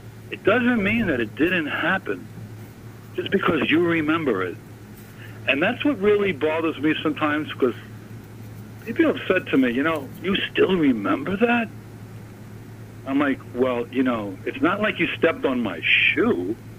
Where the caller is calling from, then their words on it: Long Island, New York, United States; I'm calling from Long Island.